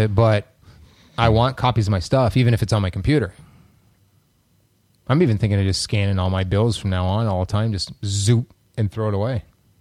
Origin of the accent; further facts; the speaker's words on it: Canada; they cut me off because I'm Canadian.